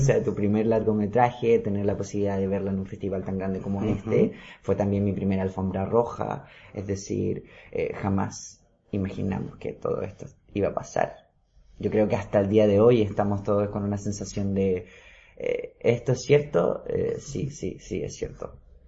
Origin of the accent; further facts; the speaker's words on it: Chile; now in Mallorca, Spain; Hace un año y medio estoy en Mallorca y bueno, de Chile ya he salido hace un año y medio.